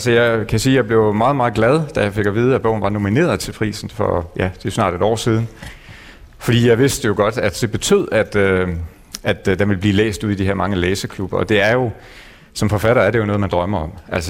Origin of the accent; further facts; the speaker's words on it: Central Denmark Region, Denmark; accent: West Jutlandic; at jeg kommer der fra Vestjylland. Fordi min kone, hun har sagt, at altså også de sidste dage op til i dag her, så begynder jeg at tale mere og mere vestjysk.